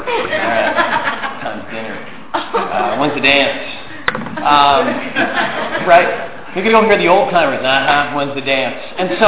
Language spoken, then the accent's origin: English; Boston, Massachusetts, United States; you know, I'm from Boston. I got sober at 16.